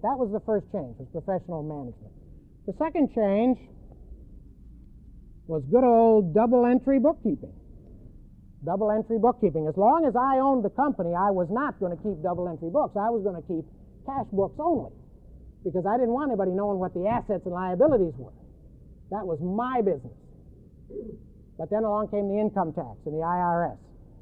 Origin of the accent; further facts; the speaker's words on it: New England, United States; remember, I'm from New England, where all those old businesses were